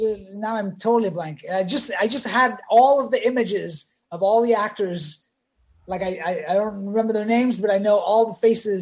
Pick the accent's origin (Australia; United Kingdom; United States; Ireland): United Kingdom; England; and I grew up in England